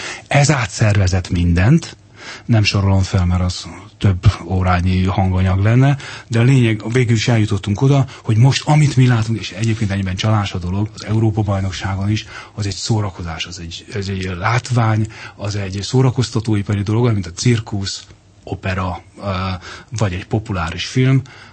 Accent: Hungary; magyarok vagyunk

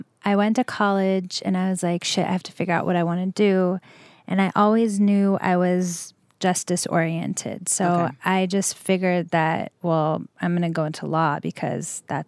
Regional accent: Iran; I'm from Iran. Mm-hmm. My family's from Iran.

